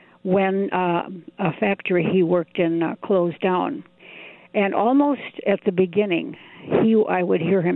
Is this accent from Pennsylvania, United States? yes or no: no; Wausau, Wisconsin, United States; I am a white woman. I am 89 years old, but I grew up in Wausau and lived there until I was about 20.